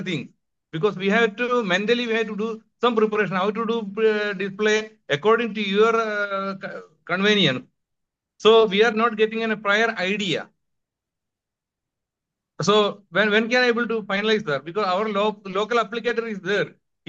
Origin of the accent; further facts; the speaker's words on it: Rajkot, Gujarat, India; from Rajkot, sir, Gujarat.